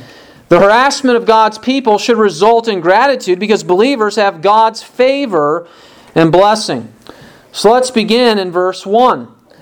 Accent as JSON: {"language": "English", "region": "Illinois", "country": "United States", "tie": "born or raised there", "said": "in other states, including my home state of Illinois"}